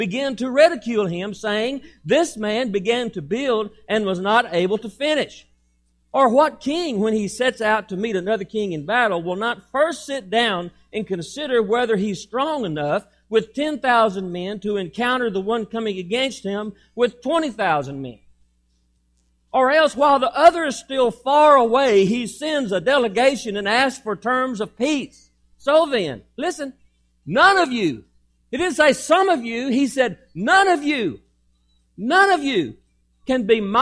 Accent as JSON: {"language": "English", "region": "Texas", "country": "United States", "said": "As a Texan, you know, I'm a man's man. I'm going to do it myself."}